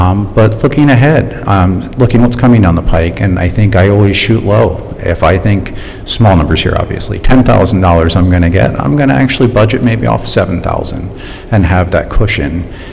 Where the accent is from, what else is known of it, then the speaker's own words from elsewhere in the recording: Trenton, New Jersey, United States; I'm born and raised in Trenton.